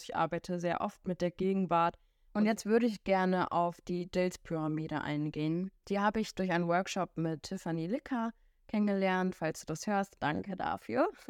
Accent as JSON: {"language": "German", "region": "Hamburg", "country": "Germany", "said": "ich bin 26 Jahre jung, ich komme aus Hamburg"}